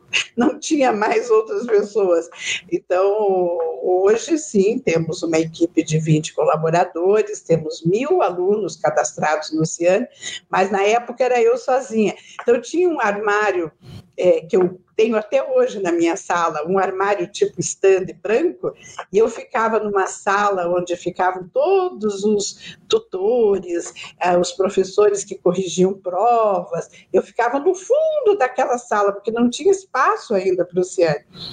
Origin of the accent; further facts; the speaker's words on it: Curitiba, Paraná, Brazil; Porque como eu sou curitibana, de família de pai, de família de mãe, avós, né? Então, a gente conhece todo mundo em Curitiba